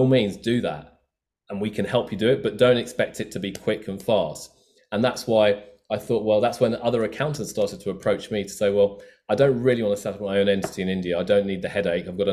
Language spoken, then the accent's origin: English; United Kingdom; born there; I'm of Indian origin, okay? I was born in the UK, but I have Indian contacts, Indian family.